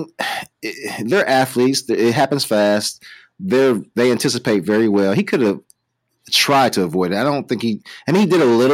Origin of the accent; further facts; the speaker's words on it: Ohio, United States; Well, see, I'm from Ohio, so I'm a Steelers fan that's from Ohio.